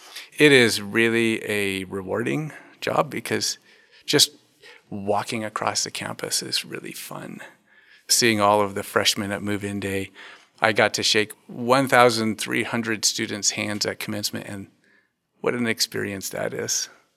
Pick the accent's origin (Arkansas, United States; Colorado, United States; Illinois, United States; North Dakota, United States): Colorado, United States; also born or lived in Oregon; Well, I was born in Oregon, but I grew up mostly in Colorado. And my dad worked for a mining company in Colorado.